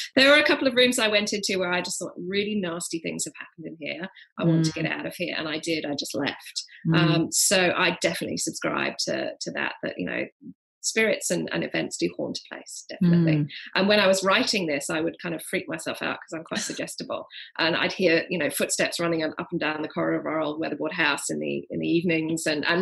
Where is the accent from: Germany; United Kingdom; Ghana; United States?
United Kingdom; England; The town I grew up in England dates back to about the 12th century